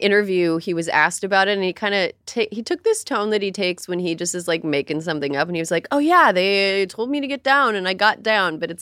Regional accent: New York, United States; I'm a New Yorker, AKA I live in a place where there's loud sounds all the time, but it's never dangerous.

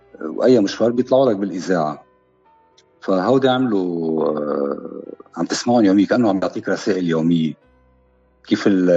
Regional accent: Nabatieh Governorate, Lebanon; كنا بعضنا أطفال. خبرتك قبل ضيعتنا بجنوب حد مدينة النبطية

